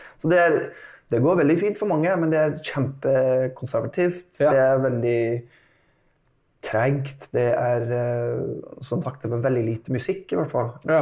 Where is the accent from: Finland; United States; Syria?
United States; Oklahoma; Swedish is a second language; moved away as an adult; also born or lived in Virginia; jag är från Oklahoma. Jag var född i Virginia men växte upp i Oklahoma. Jag var där fram till jag var 18.